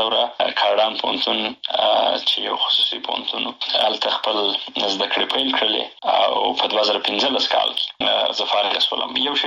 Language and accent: Pashto; Helmand, Afghanistan; also born or lived in Bagram / Kandahar / Nangarhar; بیا بېرته راغلی یو په هلمند کې، نو خاپوړې مې په هلمند کې کړي دي. ابتدایي مکتب مې وری شروع کړی، وروسته کندهار ته او د کندهار نه همداسې ننګرهار ته.